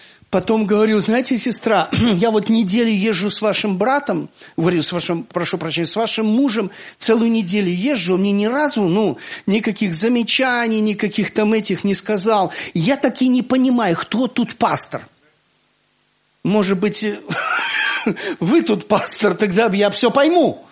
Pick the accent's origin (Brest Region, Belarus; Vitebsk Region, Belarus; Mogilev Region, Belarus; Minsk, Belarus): Minsk, Belarus; А вы откуда? Я говорю, из Минска.